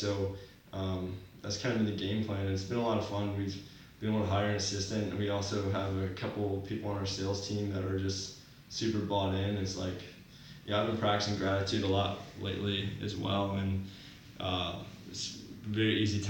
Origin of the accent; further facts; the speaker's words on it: Virginia, United States; We're both from Virginia.